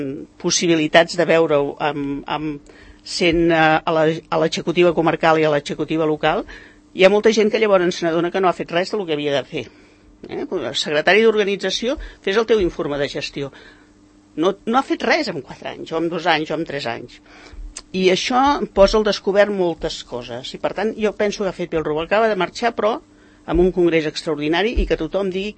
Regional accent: Terrassa, Catalonia, Spain; Jo sóc de Terrassa.

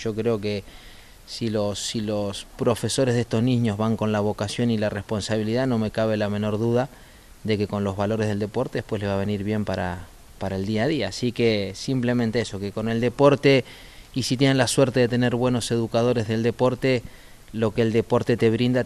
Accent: Argentina; hacen el símil porque somos los dos argentinos

